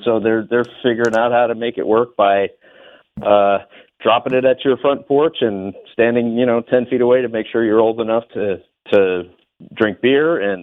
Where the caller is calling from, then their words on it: Portland, Oregon, United States; Hi, gang. … I'm calling from Portland, Oregon.